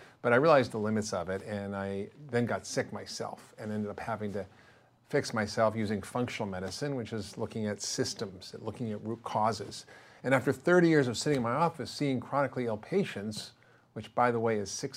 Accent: Spain; I grew up in Spain. My parents lived there for 11 years after the war.

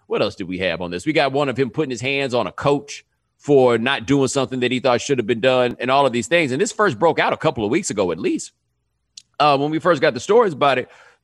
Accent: Texas, United States; But I grew up in Texas.

